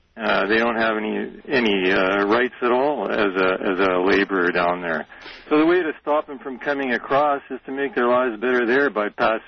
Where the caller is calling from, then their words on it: Winnipeg, Manitoba, Canada; I'm calling from Winnipeg, Canada.